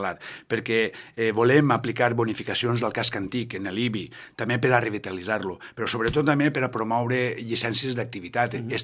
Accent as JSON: {"language": "Catalan", "town": "Muro", "region": "Valencian Community", "country": "Spain", "said": "Som molt de Muro i volem reiniciar el Muro."}